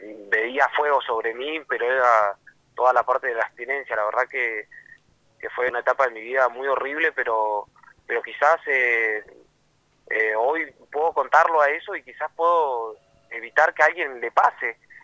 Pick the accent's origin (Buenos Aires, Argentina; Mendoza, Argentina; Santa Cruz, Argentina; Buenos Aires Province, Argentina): Santa Cruz, Argentina; Río Turbio; porque es mi tierra. Yo soy nacido y criado en Río Turbio